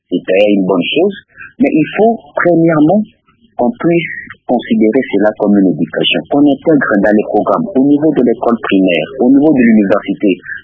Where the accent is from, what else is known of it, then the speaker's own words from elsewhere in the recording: DR Congo; nous tous, nous sommes Congolais, nous avons le même droit